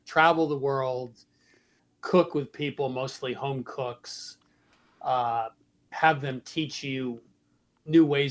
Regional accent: New England, United States; that's not something that I never heard about growing up in New England.

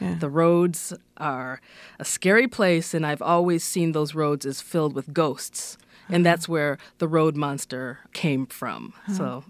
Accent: Nigeria; it sparked a very strong reaction within me as a Nigerian

